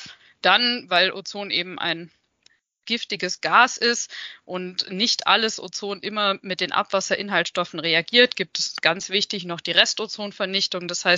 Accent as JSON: {"language": "German", "region": "Baden-Württemberg", "country": "Germany", "tie": "born or raised there", "said": "werden mich die Wege ans Kompetenzzentrum Spurenstoffe Baden-Württemberg tragen, also in meine alte Heimat zurück"}